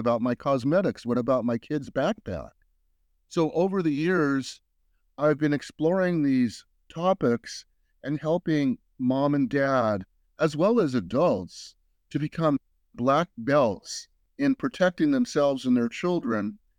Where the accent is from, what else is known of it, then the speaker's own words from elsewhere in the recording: Los Angeles, California, United States; I grew up in Los Angeles, California, an avid sport fisher.